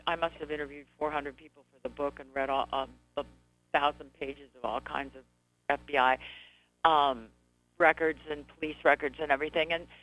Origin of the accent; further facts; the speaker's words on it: California, United States; and since I grew up in California, I knew the school